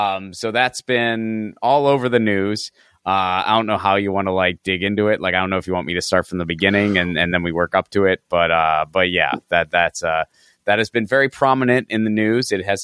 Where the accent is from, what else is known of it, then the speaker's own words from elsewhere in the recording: Pittsburgh, Pennsylvania, United States; And this was when I was still living in Pittsburgh, my hometown.